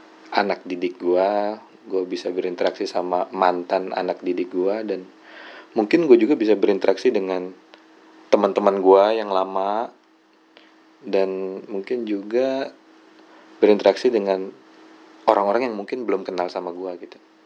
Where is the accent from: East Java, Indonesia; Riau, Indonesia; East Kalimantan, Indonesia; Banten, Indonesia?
Banten, Indonesia; Tangerang; also born or lived in Jakarta; now in Bogor, Indonesia; Ya gue jadi asli Bugis. Cuma emang gue lahir di Jakarta, Jakarta Selatan gue lahir. Gue kecil gede di Tangerang. Dan sekarang gue tinggal di Bogor gitu. Jadi ya muter-muter lah.